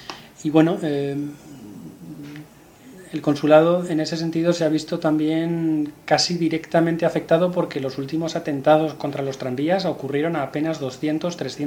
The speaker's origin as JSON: {"language": "Spanish", "town": "Madrid", "region": "Community of Madrid", "country": "Spain", "said": "yo soy de Madrid y me considero muy madrileño"}